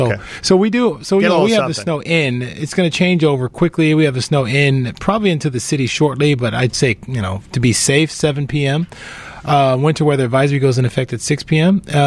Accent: Cleveland, Ohio, United States; you know, I'm from Ohio, I'm from Cleveland, so...

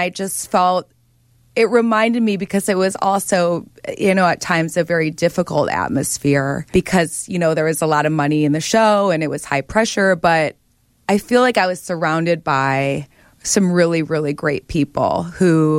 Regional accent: Midwest, United States; And part of being a Midwesterner is having a work ethic.

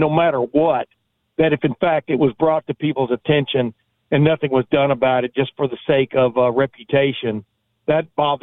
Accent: Alabama, United States; accent: Southern; also born or lived in Texas; I moved up here from Alabama and Texas. I, you know, 11 years Alabama, 11 years Texas. And, you know, people always cast a funny eye at you when you have a Southern accent

